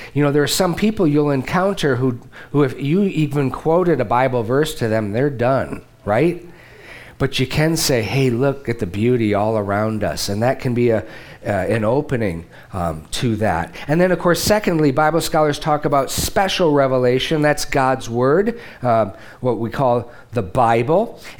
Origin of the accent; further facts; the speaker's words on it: Michigan, United States; Deb and I are flatlanders from Michigan, from the Midwest. We know quite a bit about water because we're from the Great Lakes state.